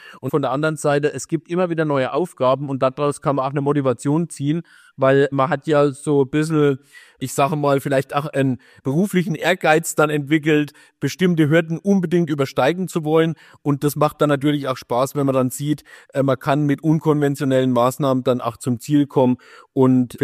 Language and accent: German; Hellingen, Thuringia, Germany; Also zunächst mal ist es meine Heimat. Ich komme aus dem Nachbarort, aus Hellingen, bin dort aufgewachsen, habe im Prinzip noch nie woanders gewohnt. Ich bin zum Studium gependelt nach Bamberg, habe mein Leben also hier verbracht. Es ist wirklich meine Herzensheimat auch.